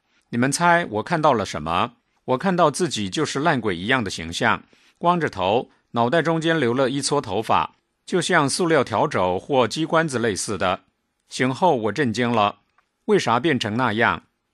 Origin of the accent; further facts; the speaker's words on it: China; 我是大陆的一个男学员，97年夏天，也就是20岁的时候开始修炼